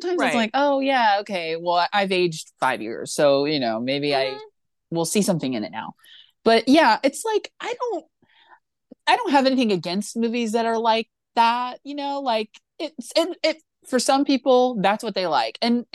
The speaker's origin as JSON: {"language": "English", "region": "Ohio", "country": "United States", "said": "Cause it could be, cause I mean, I'm from Ohio."}